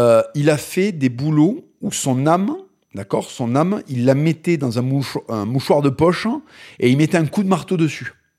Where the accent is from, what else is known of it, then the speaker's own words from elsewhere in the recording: France; À un moment, faut arrêter d'être dans le reniement de nous-mêmes, bordel, on est des Français, on est fait pour la beauté.